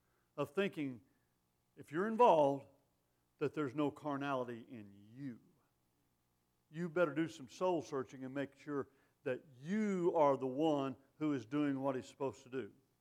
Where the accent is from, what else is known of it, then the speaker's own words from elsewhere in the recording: Arizona, United States; also born or lived in Texas; I'm from Texas. I look at things like Texans look at things. Actually, I was raised in Arizona, so I'm probably more Arizonan than I am Texan.